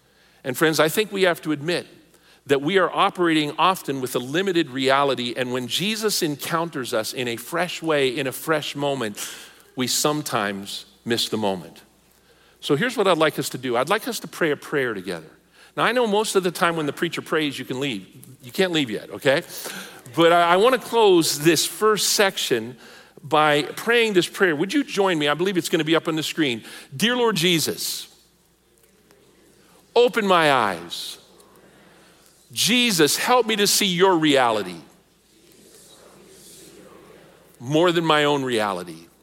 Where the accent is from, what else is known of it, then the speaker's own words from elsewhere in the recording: Pennsylvania, United States; I was born and raised in Western PA. I had a very limited reality.